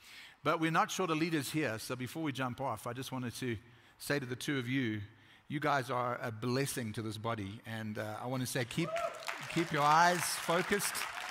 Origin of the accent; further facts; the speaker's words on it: South Africa; now in Brownwood, United States; me in Brownwood, Texas. Like maybe he's still got to show me something more, but we'll get there. We moved from South Africa about 8 years ago, and we are super, super blessed.